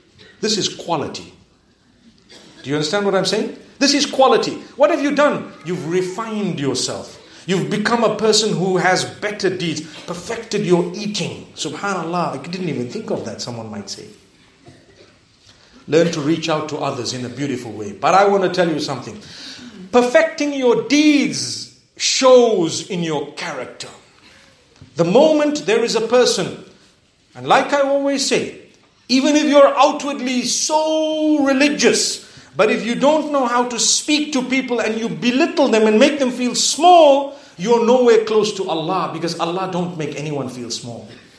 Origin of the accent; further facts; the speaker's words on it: Pakistan; I come from Pakistan. We don't ever say that.